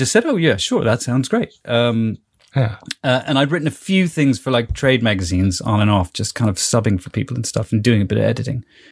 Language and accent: English; United States; I grew up in America. Yeah.